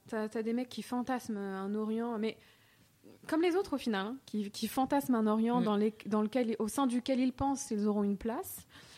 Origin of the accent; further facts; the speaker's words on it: France; Moi, je suis française.